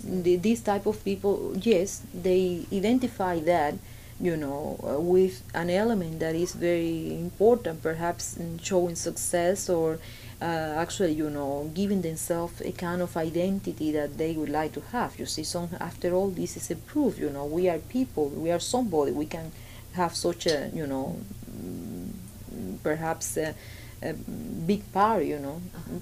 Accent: Cuba; I grew up in Cuba and I didn't want to have a Fiesta de 15.

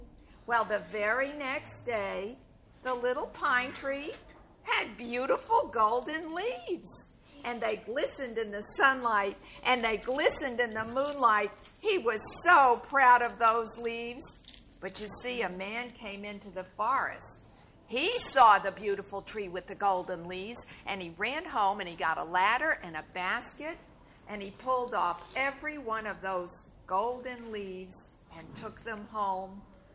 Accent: Miami, Florida, United States; So while you're sitting here, I'm from Miami, and I tell folk tales from all over the world

